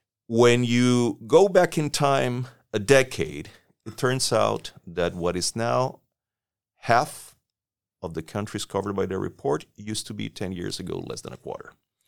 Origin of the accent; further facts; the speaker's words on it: Costa Rica; I come from Costa Rica. We live next door to Nicaragua.